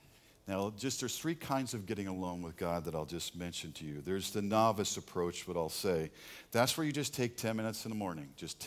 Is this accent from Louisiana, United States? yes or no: no; New York, United States; And I'm a city guy. I grew up in New York.